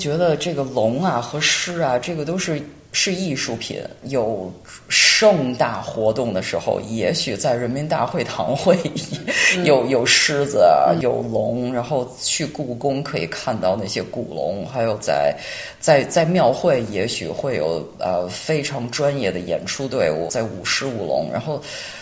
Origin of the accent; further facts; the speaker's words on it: China; 我觉得我们新移民觉得，对啊，我们是中国人，就是好像就是 take it for granted， 我是中国人 that's it